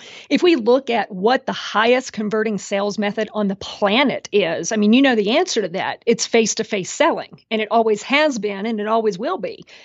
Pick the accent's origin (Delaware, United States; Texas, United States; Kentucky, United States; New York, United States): Texas, United States; I'm from Texas, so I say niche instead of niche